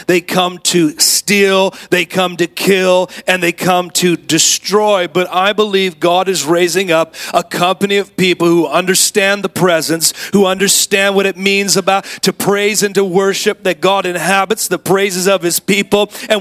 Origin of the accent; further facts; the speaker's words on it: Oakland, California, United States; I'm from the hood. I grew up in Oakland, and don't let my blonde hair and green eyes fool you. I grew up in the hood.